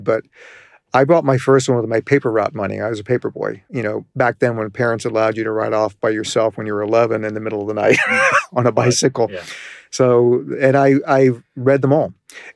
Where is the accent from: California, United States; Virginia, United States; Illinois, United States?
Virginia, United States; Richmond; I grew up in Richmond, Virginia. When I was born, segregation was legal in Virginia.